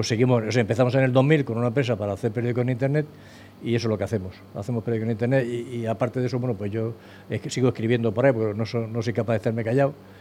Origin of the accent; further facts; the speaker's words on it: Almería, Andalusia, Spain; Porque este es de mi tierra, este es de Almería.